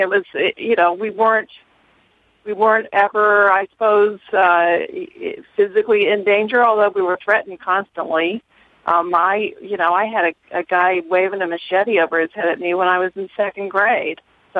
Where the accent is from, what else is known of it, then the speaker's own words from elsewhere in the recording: Mississippi, United States; there wasn't this kind of monolithic experience of white people growing up in Mississippi at the time.